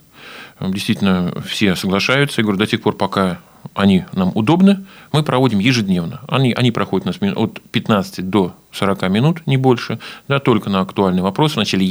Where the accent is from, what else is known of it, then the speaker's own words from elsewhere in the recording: Pushkinskiye Gory, Pskov Oblast, Russia; born there; Да, родился я в Пушкинских горах. бабушки, дедушки, прабабушки, прадедушки, родители все тоже родом из окрестных мест Пушкиногорья. Вот, родился я в 1974 году.